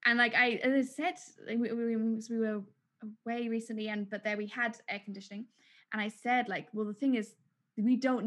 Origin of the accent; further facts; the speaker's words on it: Munich, Bavaria, Germany; now in London, United Kingdom; perspective comes from growing up in Munich, right?